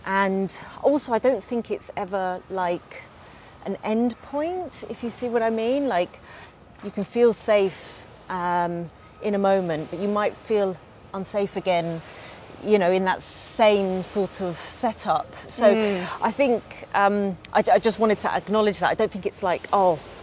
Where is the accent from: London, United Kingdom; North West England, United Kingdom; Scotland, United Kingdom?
London, United Kingdom; where I grew up in South London, didn't feel safe to me when I was a kid.